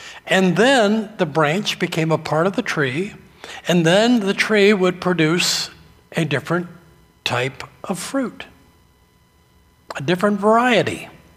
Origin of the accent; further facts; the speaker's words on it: New England, United States; Growing up in New England, one of my daily chores in season was to go out in front of our house and pick up any of the apples